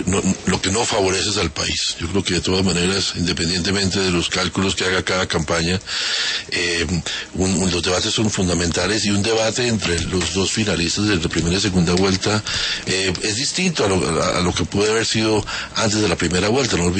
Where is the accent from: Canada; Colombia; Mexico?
Colombia; el gran perdedor somos los colombianos